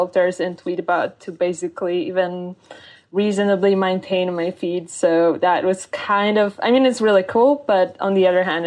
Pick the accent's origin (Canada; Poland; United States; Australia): Poland; English is a second language; And when you said like, oh, I'm from Poland, I mean, no one ever told me, well, isn't that like a third world country?